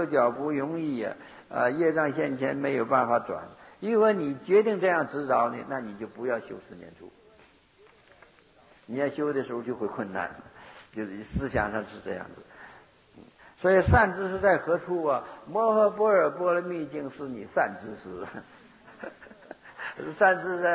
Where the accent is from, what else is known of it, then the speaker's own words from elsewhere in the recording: Northeast China, China; 我是东北人哈、啊， 有一句土话，一条道跑到黑。